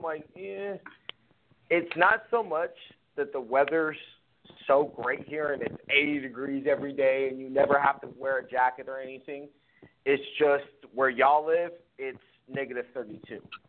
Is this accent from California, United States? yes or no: yes; California, United States; because I'm first-generation Californian.